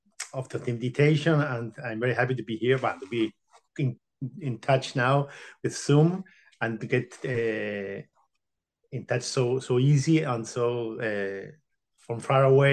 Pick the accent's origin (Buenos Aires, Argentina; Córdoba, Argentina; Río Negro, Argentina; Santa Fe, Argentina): Buenos Aires, Argentina; I was born in Argentina in 1978